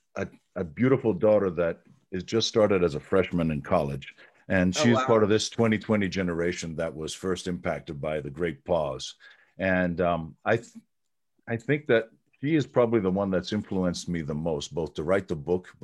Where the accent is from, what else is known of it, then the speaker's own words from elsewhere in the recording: Greece; now in United States; I'm actually very Greek from that perspective. So I've traveled around. I come from a multicultural background